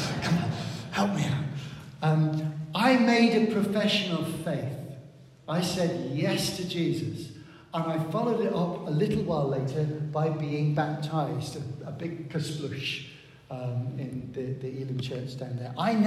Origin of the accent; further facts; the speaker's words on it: Plymouth, South West England, United Kingdom; So, for example, I've told you I come from Plymouth.